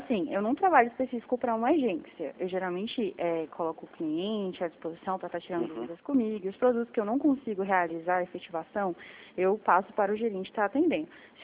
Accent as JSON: {"language": "Portuguese", "town": "Brasília", "region": "Federal District", "country": "Brazil", "said": "também sou de Brasília."}